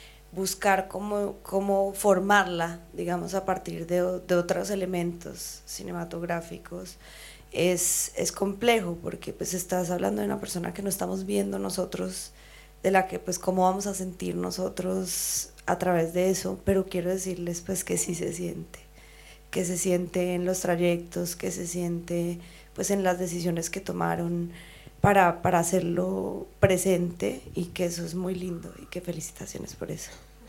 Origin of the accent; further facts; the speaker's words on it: Colombia; Bueno, no, pues yo también soy colombiana.